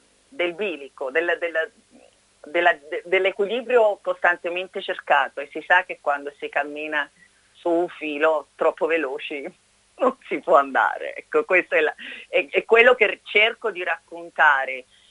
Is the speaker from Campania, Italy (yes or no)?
yes; Naples, Campania, Italy; Napoli è la mia terra.